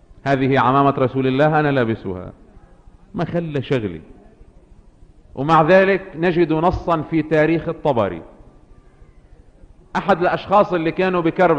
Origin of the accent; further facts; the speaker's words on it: Lebanon; الفهم مش موجود عندنا بلبنان